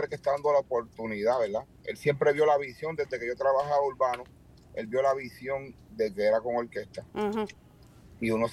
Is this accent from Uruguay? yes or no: no; Carolina, Puerto Rico; also born or lived in San Juan; now in United States; Pues yo soy de Carolina, Puerto Rico. Uh-huh. Soy de San Juan y Carolina, soy híbrido.